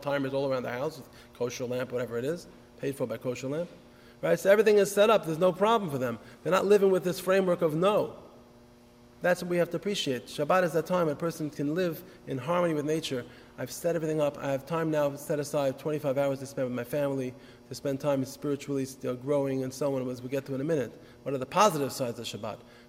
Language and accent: English; New York City, New York, United States; I grew up in New York City.